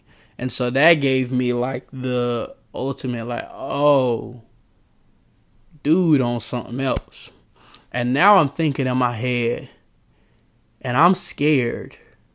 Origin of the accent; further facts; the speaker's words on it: Durham, North Carolina, United States; I'm from Durham, North Carolina.